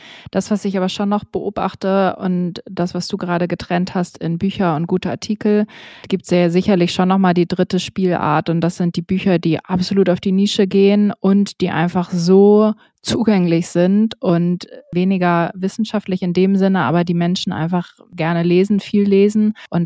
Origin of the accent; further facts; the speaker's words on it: Vienna, Austria; Und damit bin ich wiederum in Wien groß geworden